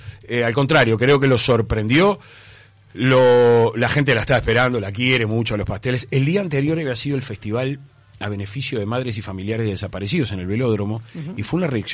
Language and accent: Spanish; Uruguay; Somos uruguayos